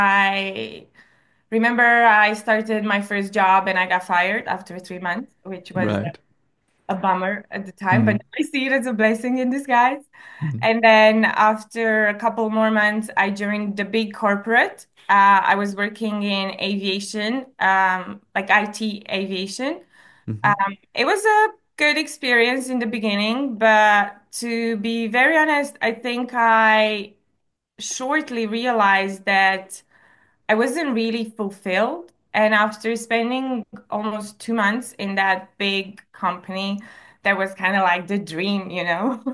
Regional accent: Romania; English is a second language; moved away as an adult; now in London, United Kingdom; I'm from Romania. I was raised and I was born and raised in Romania. I moved to London when I was 19 to become a pilot.

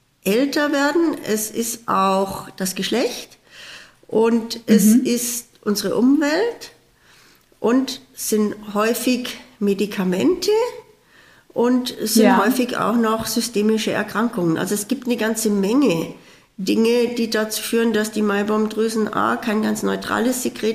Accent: Bavaria, Germany; Also erstens, wie Sie ja gesagt haben, komme ich aus dem Chiemgau.

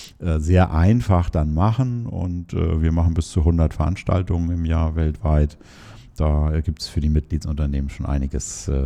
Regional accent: Hamburg, Germany; Und wir als Hamburger müssen uns da in keinster Weise verstecken

